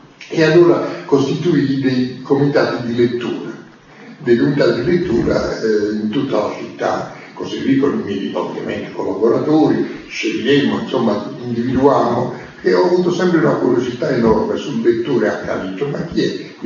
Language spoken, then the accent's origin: Italian; Naples, Campania, Italy; born there; now in Rome, Italy; Io con grande entusiasmo andai a Napoli, praticamente mi trasferii di nuovo nella mia città natale, pur vivendo a Roma, conservando la mia casa di Roma